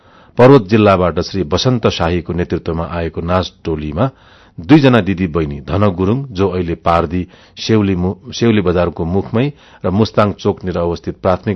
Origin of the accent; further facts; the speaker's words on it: Dehradun, Uttarakhand, India; also born or lived in Syangja, Nepal; स्याङ्जामा जन्मेर देहरादूनमा हुर्किए पनि